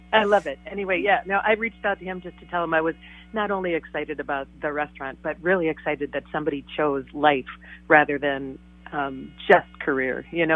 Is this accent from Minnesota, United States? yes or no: yes; Cambridge, Minnesota, United States; And by the way, we were both from Cambridge, basically.